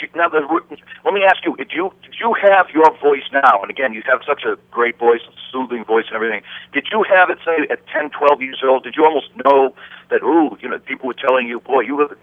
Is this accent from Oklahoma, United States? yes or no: no; Braintree, Massachusetts, United States; accent: Boston; I grew up in Braintree, you know, just south of Boston, and so I still have a hint of a Boston accent.